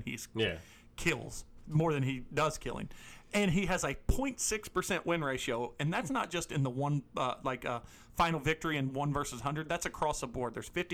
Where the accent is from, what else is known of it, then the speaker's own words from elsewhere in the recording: Missouri, United States; Yeah, I was from Southeast Missouri's origin, so you got to do better than that.